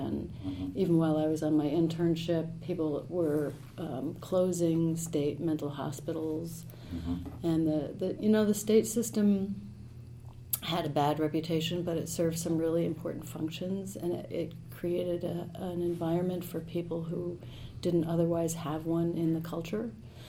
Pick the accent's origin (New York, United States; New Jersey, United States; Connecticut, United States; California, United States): New Jersey, United States; Oh, no, I'm from New Jersey.